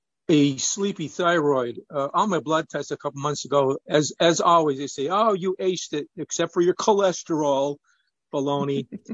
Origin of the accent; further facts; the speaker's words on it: New York, United States; in Canada, and I'm originally from New Yorkistan.